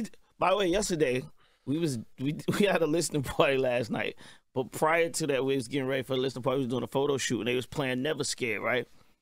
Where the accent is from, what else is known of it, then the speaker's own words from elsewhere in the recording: Atlanta, Georgia, United States; And then I'm from the South. I represent Atlanta, right, to the fullest.